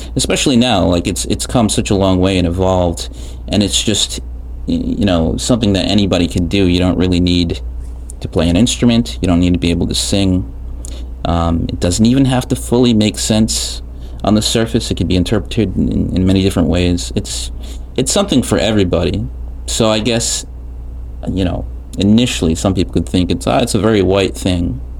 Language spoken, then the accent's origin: English; New York, United States; But if I grew up here in New York, so, you know, Orange County, New York, which is about an hour from Manhattan, and it's pretty culturally diverse.